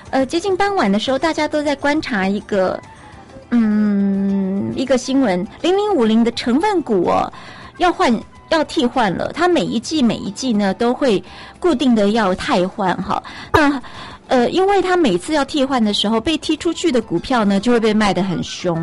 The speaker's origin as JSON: {"language": "Chinese", "country": "Taiwan", "said": "我们台湾人"}